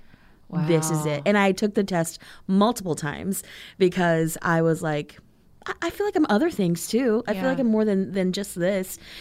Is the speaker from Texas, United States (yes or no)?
yes; Texas, United States; But I'm also from Texas, so it's very Tex-Mex, and having that Texas pride, and it's like, Texas is bigger and better than everything.